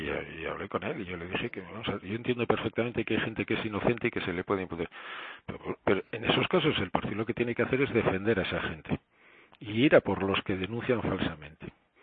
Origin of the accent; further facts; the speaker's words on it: Basque Country, Spain; pues yo soy vasco y soy español